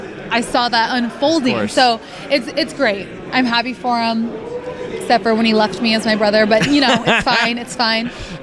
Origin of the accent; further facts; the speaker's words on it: California, United States; But I'm from California, so … is, like, my OG favorite.